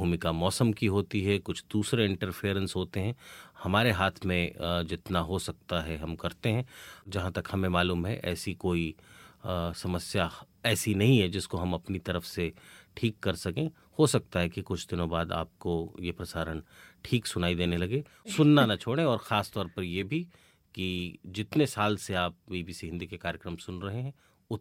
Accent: Ranchi, Jharkhand, India; मेरे रांची से आया है, मैं रांची का ही रहने वाला हूँ मूलतः

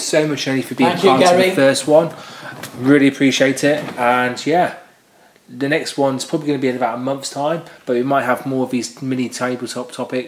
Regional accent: Leamington Spa, West Midlands, United Kingdom; Now, as I said before, my hometown is Leamington Spa.

